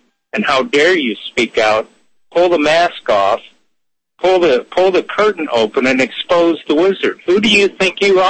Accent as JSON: {"language": "English", "town": "Detroit", "region": "Michigan", "country": "United States", "tie": "born or raised there", "said": "Anyone that's grown up in the city, I grew up in Detroit, bullies are funny things, man."}